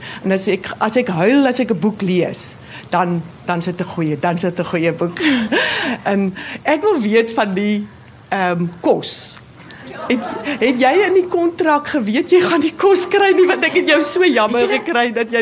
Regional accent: Port Elizabeth, Eastern Cape, South Africa; ek kom van PE af. Ek en my vriendin het van PE afgekom vir jou te kom luister.

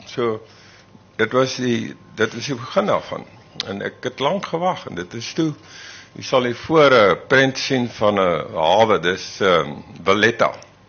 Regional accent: Laingsburg, Western Cape, South Africa; Ek kom van Lynsburg, van Middelplaas, en daar was 12 kinders in matriek, en ek was die ouer broer, daar was 3 meisies, en ek was die ouer broer.

